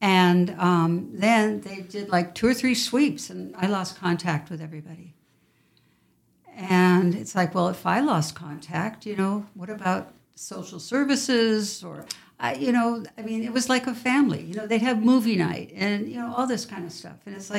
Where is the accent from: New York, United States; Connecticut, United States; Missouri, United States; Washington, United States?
Washington, United States; Tacoma; I grew up in Tacoma. And, you know, it used to be the armpit of the state.